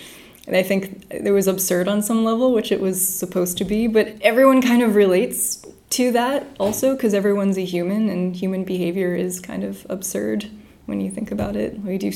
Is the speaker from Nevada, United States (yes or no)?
yes; Las Vegas, Nevada, United States; I'm from Las Vegas, Nevada, and I am a kinetic artist who builds robots